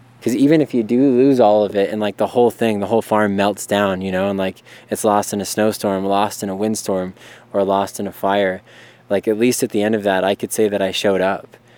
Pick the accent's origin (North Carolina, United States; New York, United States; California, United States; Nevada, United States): Nevada, United States; Las Vegas; I'm a Nevada native. I was born and raised in Las Vegas.